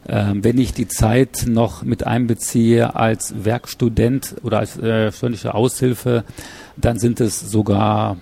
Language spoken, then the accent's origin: German; Mülheim an der Ruhr, North Rhine-Westphalia, Germany; also born or lived in Bremen; bin aufgewachsen in Mülheim an der Ruhr, im Ruhrgebiet, habe dort 30 Jahre lang auch gelebt.